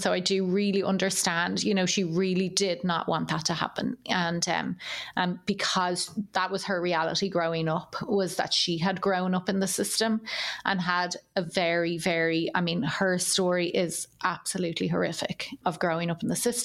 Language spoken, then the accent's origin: English; Ireland; accent: Irish; So I always think like it's so funny that my Irish accent is what changed the course of my life.